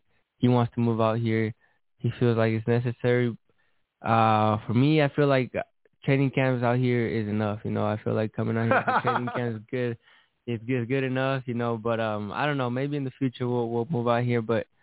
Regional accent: Casa Grande, Arizona, United States; But well, we're from Casa Grande. It's in between Phoenix and Tucson. And it's a small town, very, you know, very cool.

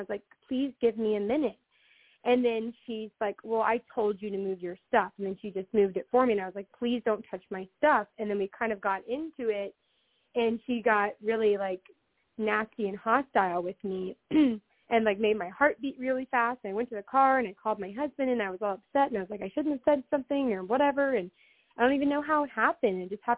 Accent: Miami, Florida, United States; and I probably shouldn't have said that, but no, I'm from Miami, and my husband constantly says, oh, you're being too Miami right now.

